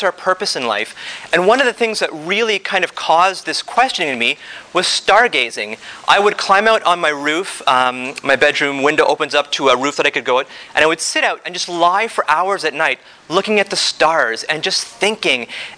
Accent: Toronto, Ontario, Canada; I come from Toronto, Canada.

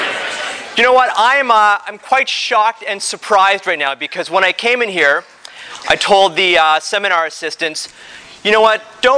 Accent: Toronto, Ontario, Canada; I come from Toronto, Canada.

